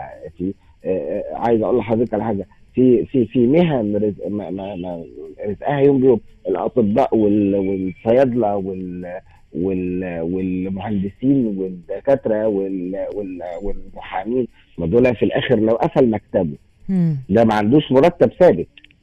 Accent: Cairo, Cairo Governorate, Egypt; احنا عندنا في القاهرة لوحدها فوق 200 موقع ثقافي

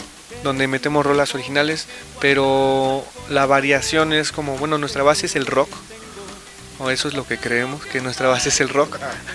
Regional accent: Mexico; como tratar de decir que somos de México, somos un producto hecho en México

